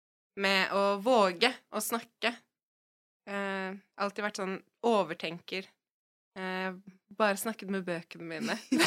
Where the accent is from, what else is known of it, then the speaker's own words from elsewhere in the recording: Oslo, Norway; når jeg har vokst opp på Østkanten, fordi der har det vært veldig flerkulturelt.